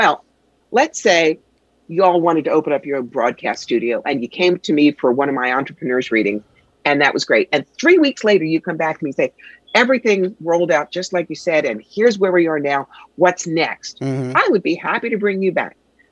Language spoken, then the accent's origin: English; New York, United States; No. I am from New York.